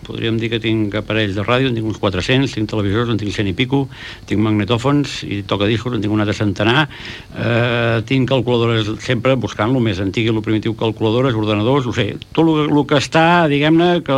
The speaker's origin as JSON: {"language": "Catalan", "town": "Arenys de Munt", "region": "Catalonia", "country": "Spain", "said": "jo soc d'Arenys, bueno, no fill, net, d'Arenys d'Amunt"}